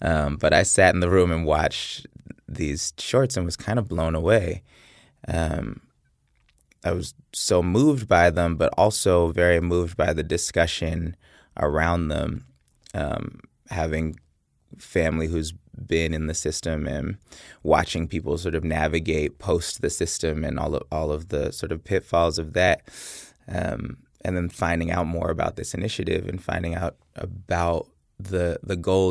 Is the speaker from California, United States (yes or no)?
yes; Oakland, California, United States; I'm from Oakland, California, and I went to Berkeley High School.